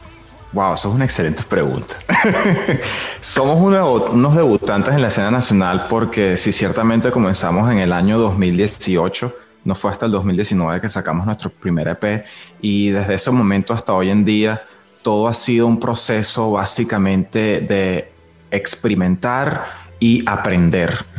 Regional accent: Caracas, Capital District, Venezuela; now in Los Angeles, United States; Sí, señor, soy de Caracas.

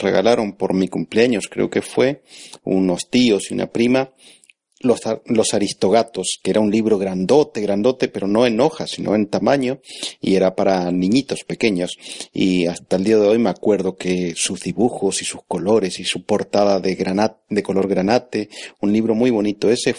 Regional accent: Argentina; Yo soy argentino

